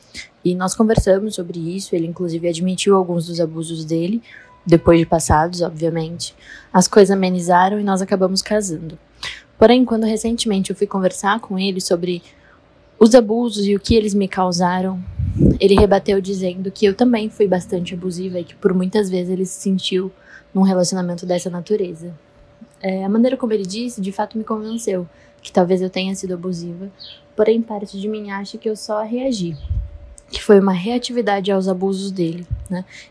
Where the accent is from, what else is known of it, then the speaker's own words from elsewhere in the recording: Suzano, São Paulo, Brazil; sou de Suzano, tenho 27 anos.